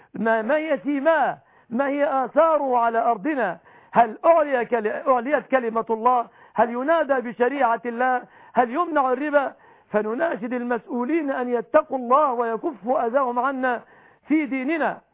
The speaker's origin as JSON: {"language": "Arabic", "country": "Egypt", "said": "بلادنا مصر"}